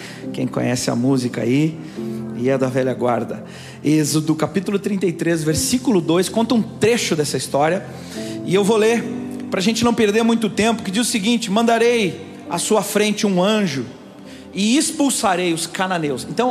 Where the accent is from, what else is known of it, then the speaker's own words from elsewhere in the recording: Brazil; nós somos do Brasil